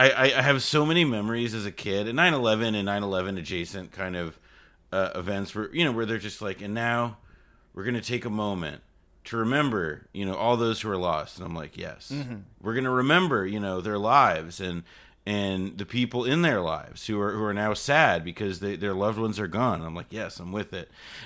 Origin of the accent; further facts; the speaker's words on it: New Jersey, United States; No, I mean, well, like in a like my where the town I grew up in Jersey is like 10 15 miles from Manhattan.